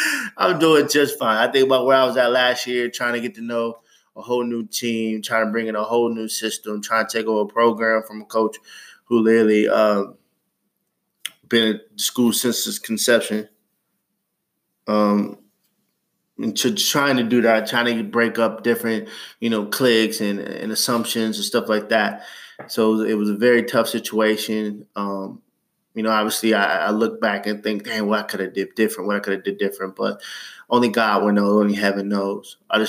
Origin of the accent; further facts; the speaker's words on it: Ohio, United States; I'm from Ohio, where high school sports are very important.